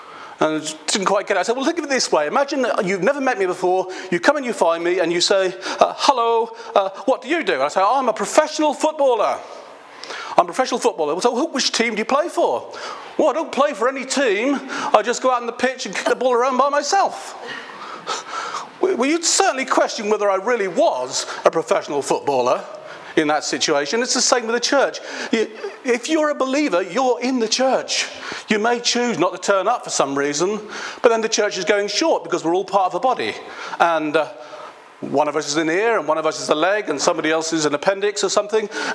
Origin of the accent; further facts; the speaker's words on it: Belfast, Northern Ireland, United Kingdom; Because I'm from Sandy Row in Belfast.